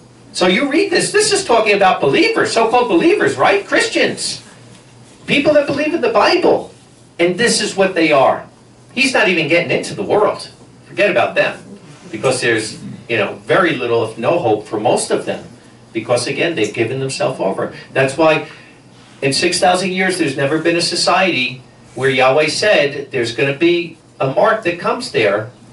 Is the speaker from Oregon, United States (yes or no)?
no; Paterson, New Jersey, United States; I come from New Jersey. Paterson, New Jersey, everybody there knows it